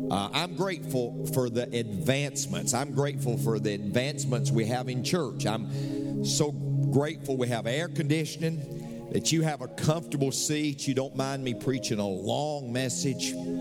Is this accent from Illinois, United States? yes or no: no; Tennessee, United States; Yeah, see, I'm from Tennessee.